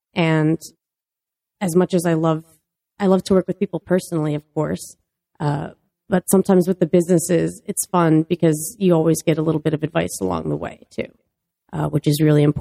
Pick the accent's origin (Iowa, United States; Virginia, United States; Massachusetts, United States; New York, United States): Massachusetts, United States; Westfield; No, I'm originally from Westfield.